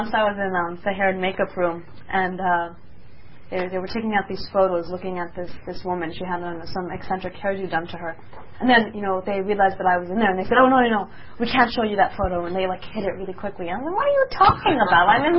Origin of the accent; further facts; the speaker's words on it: New York, United States; born there; I was born in Roosevelt Hospital.